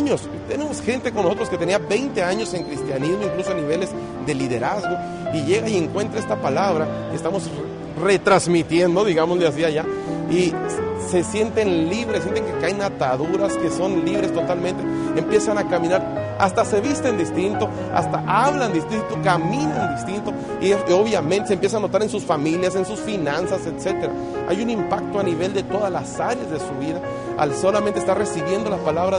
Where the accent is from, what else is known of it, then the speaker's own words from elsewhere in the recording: Tamaulipas, Mexico; born there; yo estoy en Sonora, que es la parte noroeste del país de México, pero yo nací en Tamaulipas, que es el noreste